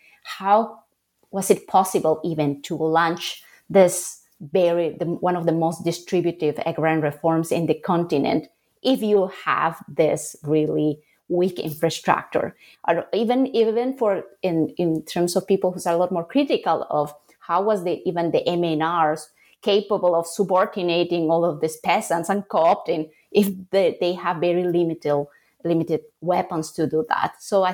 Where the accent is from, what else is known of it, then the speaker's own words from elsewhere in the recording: La Paz, Bolivia; English is a second language; also born or lived in Salamanca, Spain; But before that, I grew up in Bolivia. I made my I started my BA in Bolivia, in La Paz City.